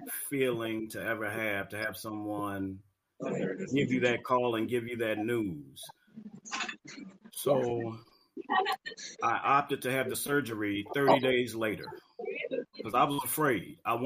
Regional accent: Chicago, Illinois, United States; I hail from Chicago.

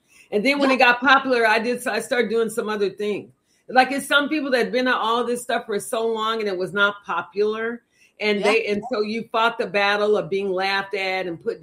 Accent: the South, United States; I'm from the South. I know.

